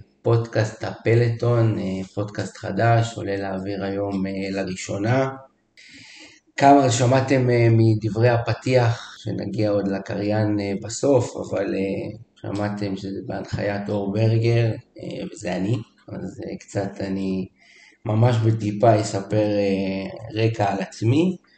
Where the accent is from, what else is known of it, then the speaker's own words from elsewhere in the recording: Nahariya, Northern District, Israel; גדלתי בנהריה, בן 35